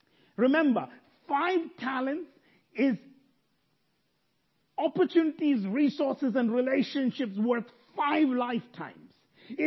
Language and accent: English; India; moved away as an adult; I grew up in India. I don't know where you grew up. I came here 13 years ago.